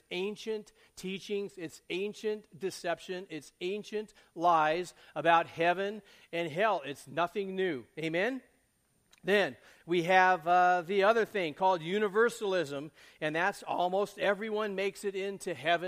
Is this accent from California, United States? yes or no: yes; California, United States; I grew up in California. I want to tell you, back in the California in the 60s and the 70s and all